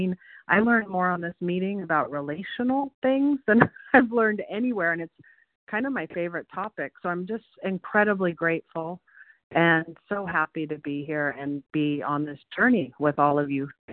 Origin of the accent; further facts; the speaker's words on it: California, United States; from California.